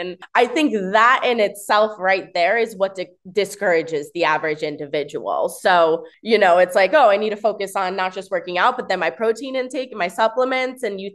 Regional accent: New Jersey, United States; now in Florida, United States; I'm from New Jersey, but I've lived in Florida, South Florida now on and off for about 7 years.

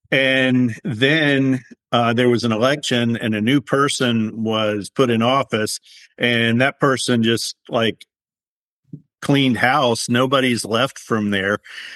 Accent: Kingsport, Tennessee, United States; it's way closer to my home that I grew up in Kingsport, Tennessee, than it is to Roanoke.

